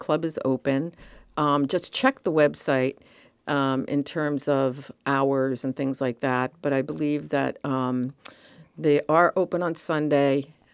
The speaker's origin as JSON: {"language": "English", "region": "New Jersey", "country": "United States", "tie": "born or raised there", "lives_now": "East Greenwich, United States", "said": "No, I didn't. I grew up in New Jersey."}